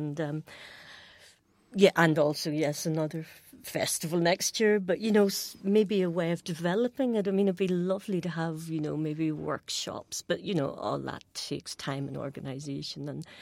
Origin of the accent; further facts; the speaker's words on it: Belfast, Northern Ireland, United Kingdom; coming from Belfast, you know, I'm told I'm British, and then, of course, I feel I'm Irish